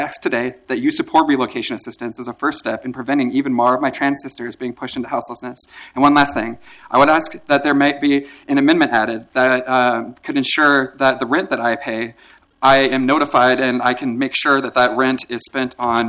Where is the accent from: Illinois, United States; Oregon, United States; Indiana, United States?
Oregon, United States; Portland; I was born and raised in Portland, and I've been a renter here my entire life.